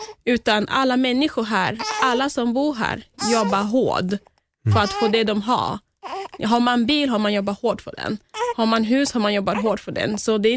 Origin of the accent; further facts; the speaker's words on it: Cameroon; moved away; jag har ju inte bott i Kamerun på länge, men när jag växte upp i Kamerun